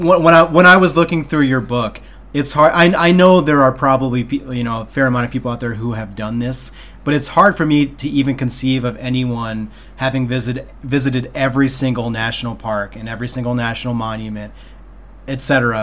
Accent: St. Louis, Missouri, United States; I grew up, you know, in the shadow of the arch, you know, like about 10 or so miles south of there.

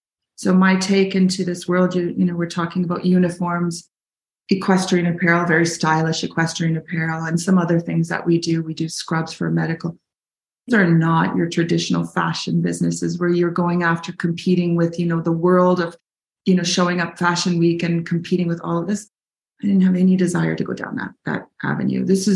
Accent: Vancouver, British Columbia, Canada; also born or lived in Beirut; born and raised in Vancouver, Canada.

